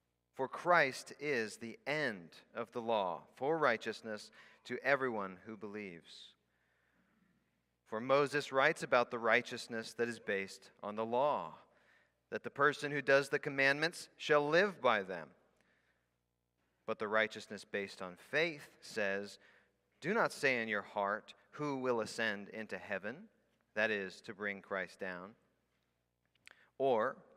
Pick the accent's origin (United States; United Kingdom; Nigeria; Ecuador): Ecuador; I grew up in South America, actually. For 10 years, I grew up in Ecuador, South America.